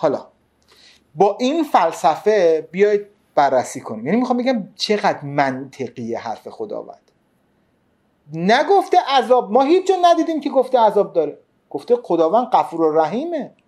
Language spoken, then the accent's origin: Persian; Qom, Iran; همون دوره‌ای که من بچگیام قم بودم